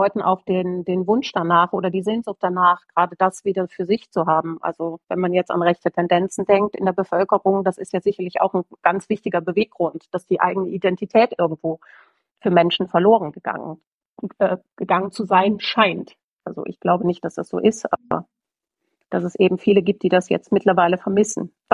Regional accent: North Rhine-Westphalia, Germany; born there; im Oberbergischen Land bin ich geboren, in der Nähe von Gummersbach.

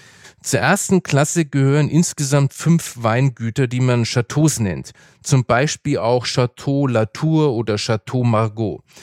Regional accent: Bavaria, Germany; Ich bin zwar im Bierfranken aufgewachsen

